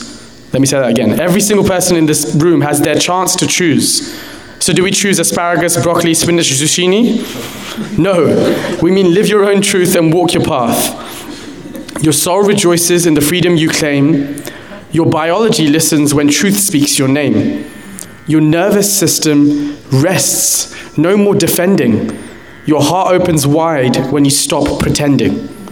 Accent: London, United Kingdom; I'm also from London.

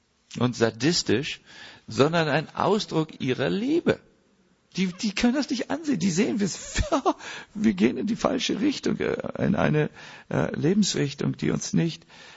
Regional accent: Northern Germany, Germany; ich bin aus Norddeutschland, das geht einfach nicht raus

